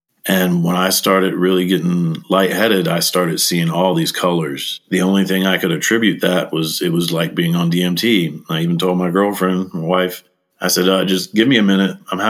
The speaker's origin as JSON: {"language": "English", "region": "Virginia", "country": "United States", "tie": "born or raised there", "said": "I grew up in Virginia. It was sort of a broken family."}